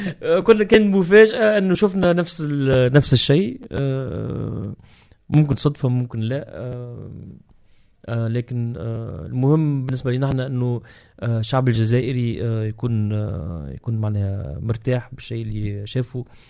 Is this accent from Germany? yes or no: no; Tunisia; احنا كتونسيين راهو قادرين باش نكونوا سباقين في العالم